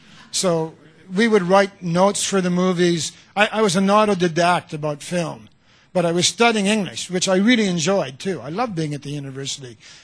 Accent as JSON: {"language": "English", "town": "Fredericton", "region": "New Brunswick", "country": "Canada", "also_born_or_lived": "Montreal", "moved": "as an adult", "said": "And I'm from Fredericton, where there were like two movie theaters, so if you saw every movie, you didn't see very many."}